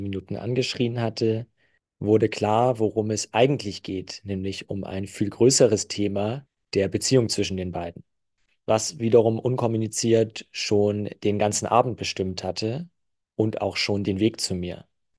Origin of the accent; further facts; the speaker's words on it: Hamburg, Germany; 2 Freunde aus meiner Heimatstadt Hamburg in Berlin zu Besuch